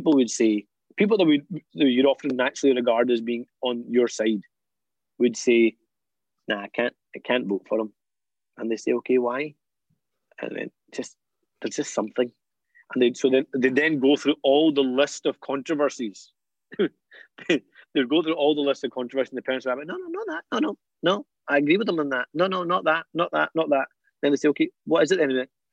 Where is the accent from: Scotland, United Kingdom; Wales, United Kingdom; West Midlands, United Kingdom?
Scotland, United Kingdom; For my generation, I'm British and Scottish. This is my home. I'm not going anywhere. I've still got an affinity to Pakistan, partly because my parents now live there.